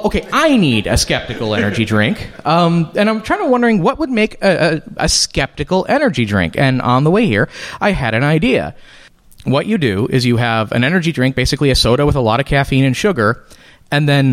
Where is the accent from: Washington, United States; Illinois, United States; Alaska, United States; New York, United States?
Illinois, United States; Chicago; So I am originally from the Chicago area, and I was an atheist in the Chicago area, but I wasn't really public.